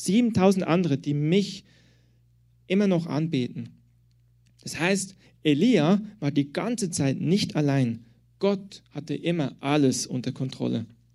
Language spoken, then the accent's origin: German; Switzerland; now in Berlin, Germany; dass ich heute hier bin, in Berlin und nicht mehr in der Schweiz, wo ich herkomme.